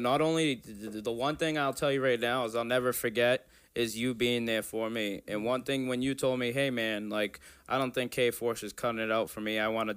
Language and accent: English; Rockland, Massachusetts, United States; also born or lived in Brockton; Nah, I'm not from Brockton. I am from Rockland. I was born in Brockton.